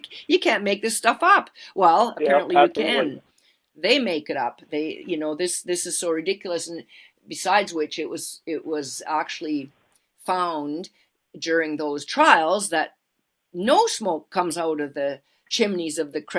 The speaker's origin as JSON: {"language": "English", "country": "Canada", "said": "I am a Canadian."}